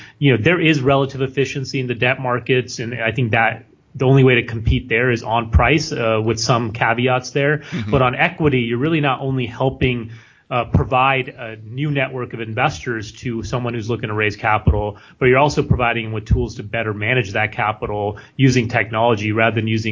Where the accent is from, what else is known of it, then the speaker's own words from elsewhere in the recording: California, United States; I was buying back in my hometown in the Central Valley, where prices were a lot cheaper